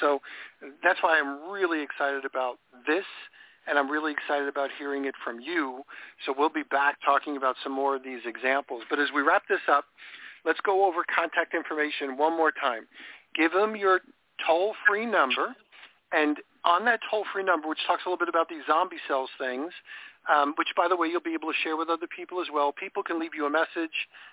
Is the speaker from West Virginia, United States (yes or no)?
no; New York, United States; when I grew up in New York, that doesn't matter. My dad used to have a boat. It was on a saltwater canal on Long Island.